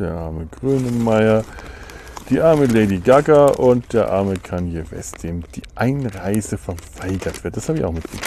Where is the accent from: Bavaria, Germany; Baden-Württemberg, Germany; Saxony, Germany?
Bavaria, Germany; now in Cologne, Germany; ich ja schon wirklich früher mal gedacht habe, dass ich alle Verbindungen zu meiner alten Heimat Bayern und Franken weit hinter mir gelassen habe.